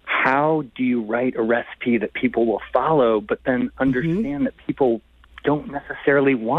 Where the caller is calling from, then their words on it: Brooklyn, New York, United States; Yes, I'm listening from Brooklyn